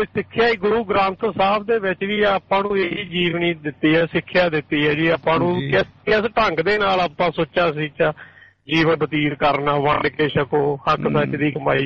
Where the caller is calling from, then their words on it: Canada; ਮੈਂ ਕੈਨੇਡਾ ਤੋਂ ਬੋਲਦਾ ਜੀ।